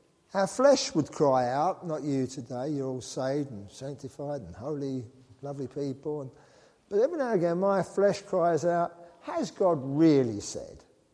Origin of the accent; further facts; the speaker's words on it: England, United Kingdom; I didn't say anything, I'm English.